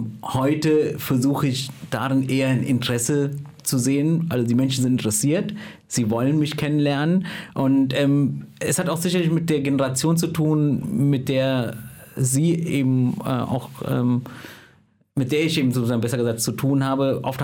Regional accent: Neuss, North Rhine-Westphalia, Germany; Und dann habe ich dann immer ganz selbstverständlich gesagt, aus Neuss.

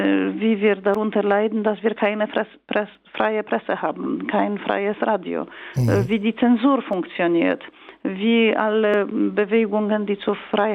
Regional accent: Kraków, Lesser Poland, Poland; Ich bin halt aus Krakau.

